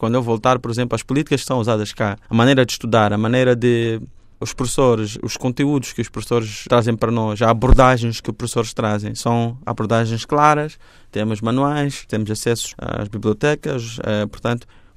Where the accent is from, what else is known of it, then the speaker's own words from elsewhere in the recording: Mozambique; now in Italy; Eu, como moçambicano, trago para aqui a minha cultura, a minha identidade.